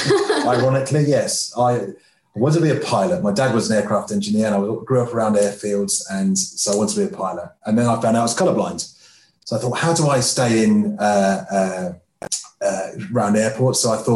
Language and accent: English; Milton Keynes, South East England, United Kingdom; I grew up around in the 80s and 90s. I grew up in Milton Keynes, just outside Milton Keynes. And I saw it being developed.